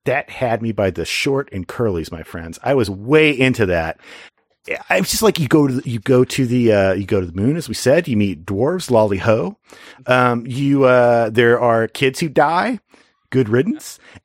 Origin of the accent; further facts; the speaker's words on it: Midwest, United States; There was a Japanese company in my hometown, and they would send their kids to our pathetic, terrible Midwestern elementary school